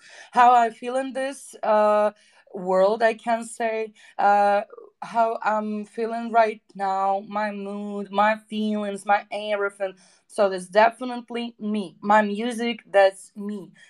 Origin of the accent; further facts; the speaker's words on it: Siberia, Russia; where I'm from Siberia. I was born in Siberia. Right now, I'm just traveling everywhere